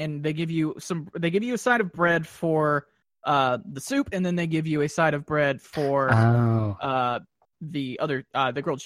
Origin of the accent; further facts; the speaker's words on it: United States; Sir, I'm American.